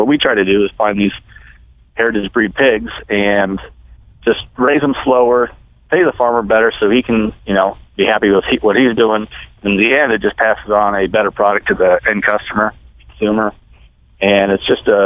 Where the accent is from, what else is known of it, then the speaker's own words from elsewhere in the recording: Iowa, United States; and I grew up in Iowa. My grandpa was a hog farmer, raised really good pigs.